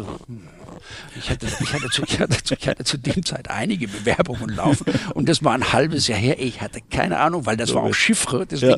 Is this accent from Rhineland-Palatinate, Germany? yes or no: yes; Rhineland-Palatinate, Germany; ich komme eigentlich aus der Pfalz, in Süddeutschland